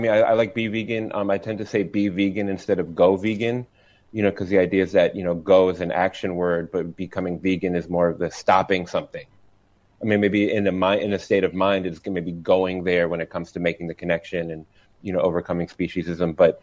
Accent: New York City, New York, United States; And then I was living away from where I grew up in New York City, where I'm currently back in New York City.

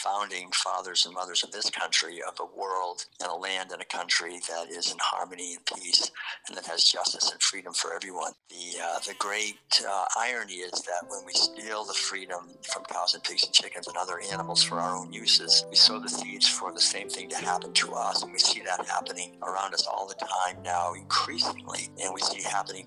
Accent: Concord, Massachusetts, United States; Being born and raised in Concord, Massachusetts, my father and my family in general were very enthusiastic about the founding of the United States.

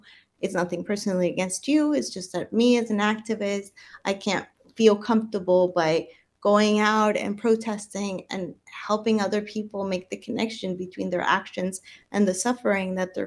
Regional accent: Colombia; English is a second language; I'm from Colombia, and my family was always trying to find ways to socialize.

